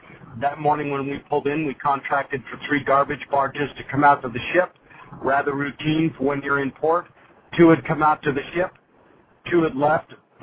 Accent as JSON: {"language": "English", "town": "Carson City", "region": "Nevada", "country": "United States", "tie": "born or raised there", "said": "I grew up in Carson City, Nevada. Graduated from high school there"}